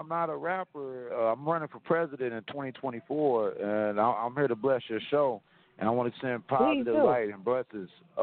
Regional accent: St. Louis, Missouri, United States; born there; now in Las Vegas, United States; I've lived in 40 out of 50 states. I was born in St. Louis, but I'm out of Las Vegas.

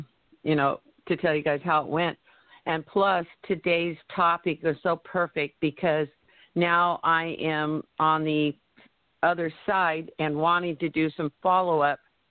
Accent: Scio, Oregon, United States; I am from Sio, Oregon

